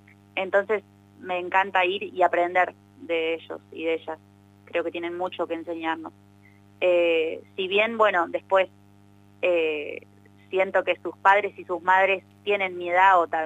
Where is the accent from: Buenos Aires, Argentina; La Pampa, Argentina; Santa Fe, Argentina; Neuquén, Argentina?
La Pampa, Argentina; now in Córdoba, Argentina; Uf, mira, vengo de La Pampa, que de ahí hay bastante sequía.